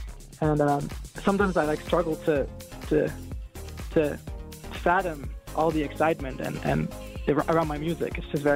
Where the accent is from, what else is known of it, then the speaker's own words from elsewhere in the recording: Netherlands; I think growing up in Holland, everyone is always very down to earth.